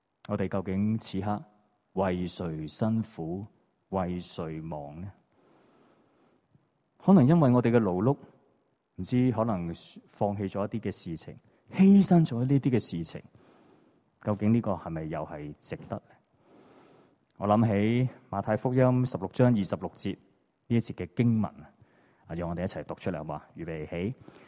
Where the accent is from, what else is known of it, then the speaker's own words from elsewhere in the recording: China; 就好像我们中国人经常都会讲到什么分久必合、合久必分